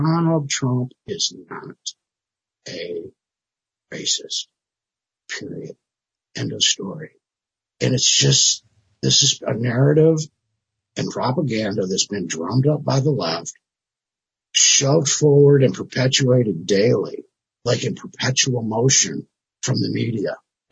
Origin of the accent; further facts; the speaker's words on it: the South, United States; And I'm from the South, so I've seen a lot of folks like this.